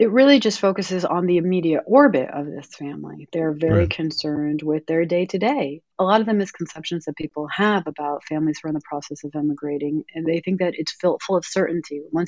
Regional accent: United States; born there; Well, I was born in the United States. I'm a dual citizen, and I'm also a fiction writer.

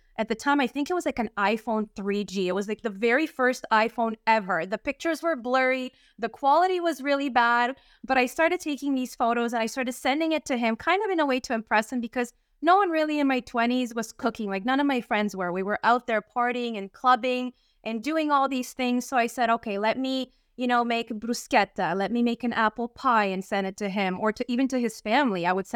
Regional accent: Bulgaria; also born or lived in Greece; now in Canada; So I was born and raised in Bulgaria, and my family and I lived in Greece for quite some time on an island in Kritis, which is Crete. And shortly after, we came to Canada. Life brought us to Canada as refugees.

